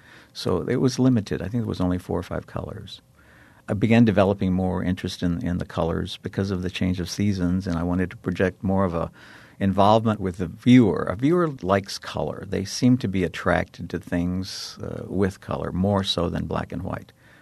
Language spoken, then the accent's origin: English; Corpus Christi, Texas, United States; I grew up in Texas along the Gulf Coast, Corpus Christi.